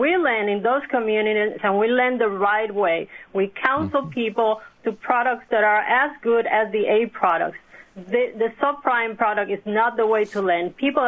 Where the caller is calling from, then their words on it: Jamaica Plain, Massachusetts, United States; I'm calling from Jamaica Plain.